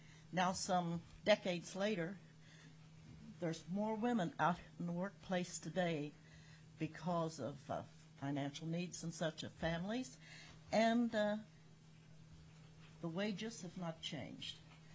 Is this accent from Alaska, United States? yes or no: yes; Anchorage, Alaska, United States; I'm from Anchorage, Alaska.